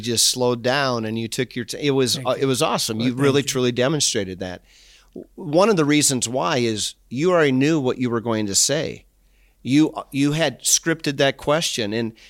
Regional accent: Minnesota, United States; I grew up in Minnesota

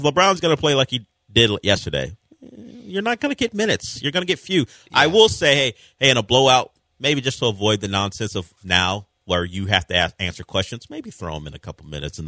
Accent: Nigeria; Well, I'm allowed. I'm Nigerian.

